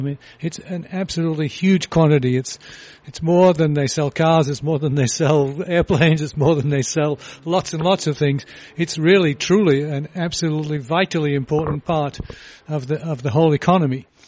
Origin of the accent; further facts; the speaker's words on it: United Kingdom; I grew up in the United Kingdom